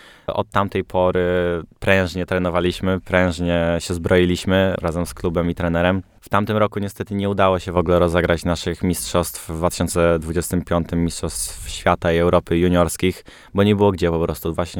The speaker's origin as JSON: {"language": "Polish", "town": "Mrągowo", "region": "Warmian-Masurian Voivodeship", "country": "Poland", "said": "Pochodzę z bazy Mrągowo, więc tam żeglarstwo było bardzo rozwinięte."}